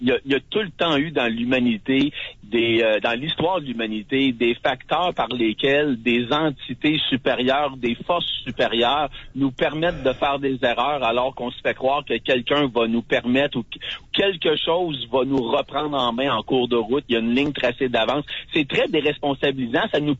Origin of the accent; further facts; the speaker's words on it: Quebec, Canada; moi je suis Québécois, Canadien, Français, né ici au Québec